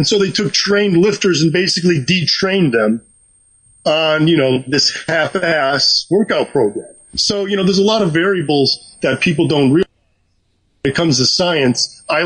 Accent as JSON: {"language": "English", "region": "Connecticut", "country": "United States", "said": "Connecticut."}